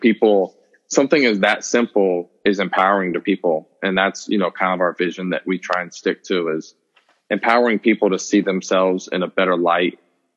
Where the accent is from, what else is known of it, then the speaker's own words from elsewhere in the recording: Atlanta, Georgia, United States; how I grew up in Atlanta, Georgia, what was dear to my heart.